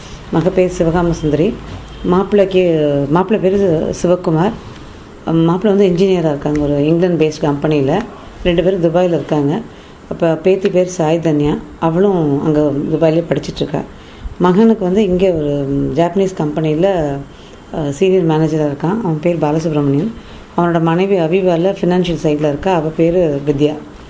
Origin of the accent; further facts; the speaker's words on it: Chennai, Tamil Nadu, India; அப்பா பிறந்த ஊர் சிறுகுடப்பட்டி, பிள்ளை போன ஊர் காரைக்குடியாக இருந்தாலும் நாங்கள் பிறந்து வளர்ந்தது எல்லாமே சென்னையில் தான். படித்தது, திருமணம் செஞ்சு கொடுத்ததும் இங்கே சென்னையிலே தான். ஸோ முழுக்க முழுக்க சென்னை தான் எனக்கு வருது.